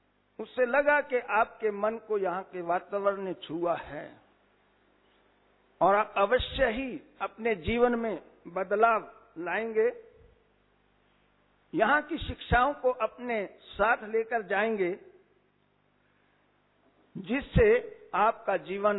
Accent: Karnal, Haryana, India; मैं करनाल का रहने वाला हूं

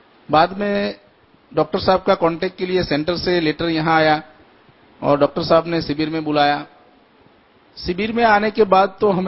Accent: Ahmedabad, Gujarat, India; मैं अहमदाबाद से हूं

